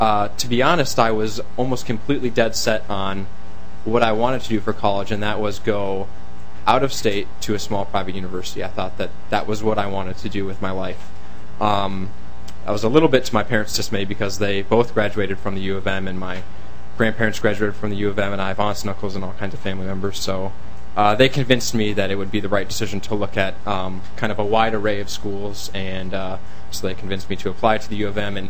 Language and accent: English; Rochester, United States; I'm originally from Rochester.